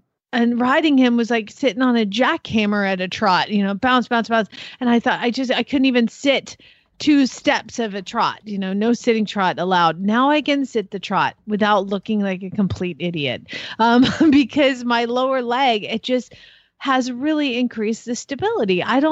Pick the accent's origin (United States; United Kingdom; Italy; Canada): United Kingdom; England; I am all British all the time.